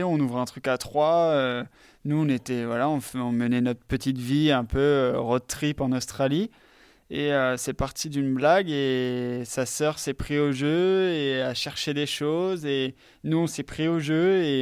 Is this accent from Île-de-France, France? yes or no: no; Chinon, Centre-Val de Loire, France; Ça me tenait à cœur de revenir dans la Touraine, parce que j'ai grandi à Chinon, je suis né là-bas, et par contre j'ai fait mes écoles à Saumur.